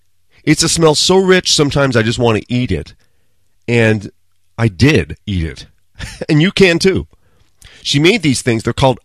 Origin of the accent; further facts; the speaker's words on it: United States; I'm American.